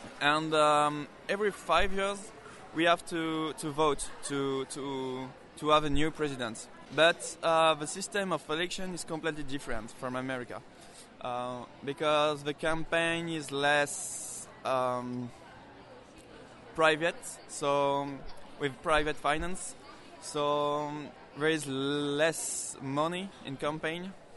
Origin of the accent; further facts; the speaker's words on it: France; English is a second language; now in United States; I'm a French student. I'm coming from France, and I'm in Keene State College for a semester.